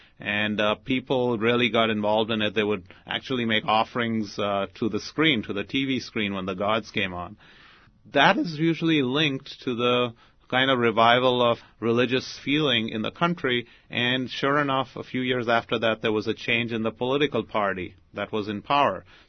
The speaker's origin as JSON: {"language": "English", "town": "Mumbai", "region": "Maharashtra", "country": "India", "tie": "born or raised there", "said": "In terms of where I grew up in Bombay, there's never been a strong caste system. It's always been class rather than caste."}